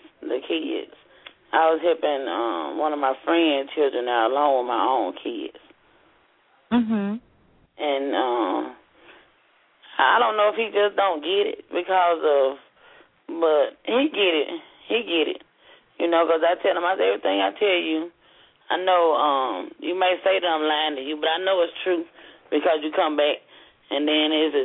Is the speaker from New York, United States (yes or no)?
no; Mississippi, United States; I'm from Mississippi.